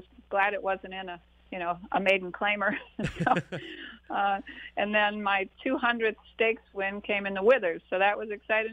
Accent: Hershey, Pennsylvania, United States; now in New York, United States; I was raised in Hershey, Pennsylvania, but I made it to New York in 1997. So I would consider myself a New Yorker at this point.

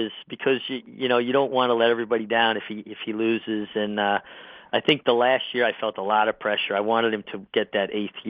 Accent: New York, United States; And then growing up in New York, I was always a New York Yankee fan

